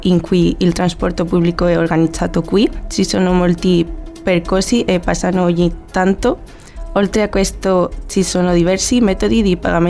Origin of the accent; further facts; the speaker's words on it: León, Castile and León, Spain; Italian is a second language; now in Cagliari, Italy; De León, nel nord della Spagna.